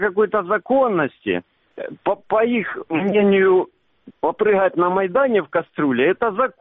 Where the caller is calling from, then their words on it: Donbas, Ukraine; Здравствуйте, я с Донбасса.